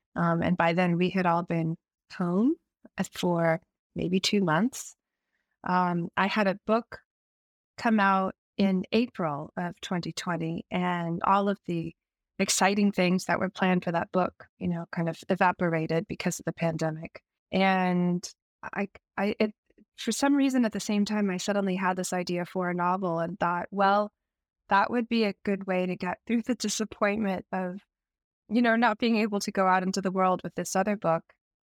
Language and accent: English; United States; my mother was from Japan, and we went to Japan together a lot. I grew up in the United States, and we saw a lot of family